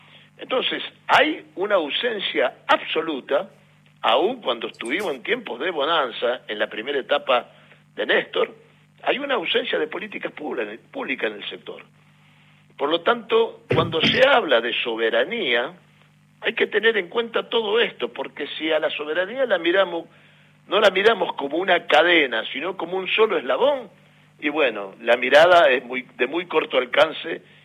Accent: Rosario, Santa Fe, Argentina; Yo no soy santafesino, yo soy rosarino.

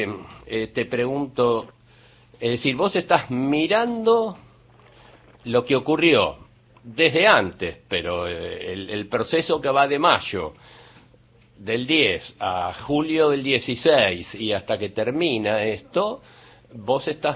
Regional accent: Buenos Aires, Argentina; born there; a los que nacimos en Buenos Aires

